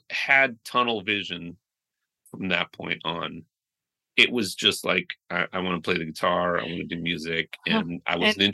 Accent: United States; born there; So I grew up in my parents both from Mexico. I was born here in the States.

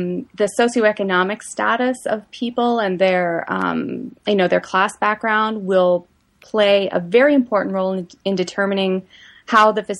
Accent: the Maritimes, Canada; because I'm from Maritime Canada, I have focused a lot of my research on the Maritimes and Northern New England, which is where I've collected

